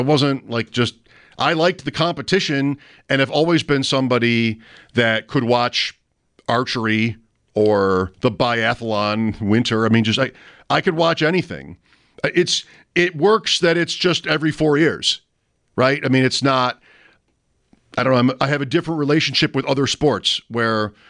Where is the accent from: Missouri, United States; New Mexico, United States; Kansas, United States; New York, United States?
New York, United States; Grand Island; So I'm 52. If you care, and if you don't know, I mean, I grew up on Grand Island where I live now and went to my first Bills game in 1979.